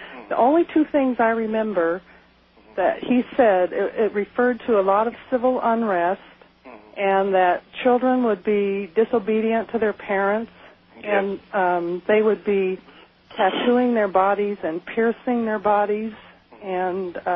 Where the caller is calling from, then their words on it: Red Bluff, California, United States; I'm calling from Red Bluff, California.